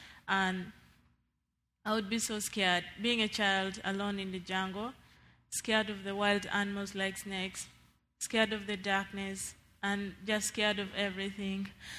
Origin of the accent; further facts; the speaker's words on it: Northern Region, Uganda; English is a second language; I come from Northern Uganda